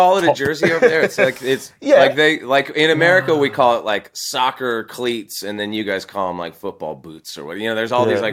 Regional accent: California, United States; like, you got to understand, like, I grew up in California. We didn't know anything about football.

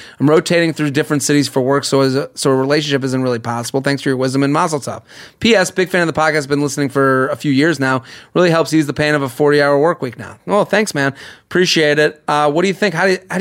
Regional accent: Massachusetts, United States; Literally, I'm from outside of Boston. That is everyone.

